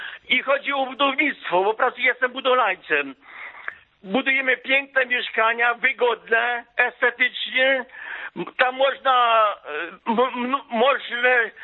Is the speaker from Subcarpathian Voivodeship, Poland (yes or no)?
yes; Subcarpathian Voivodeship, Poland; No na Podkarpaciu widzicie, tak moja wieś to jest tylko dwugospodarcze, a było 1000 mieszkańców i po 2-3 krowy było w każdym domu.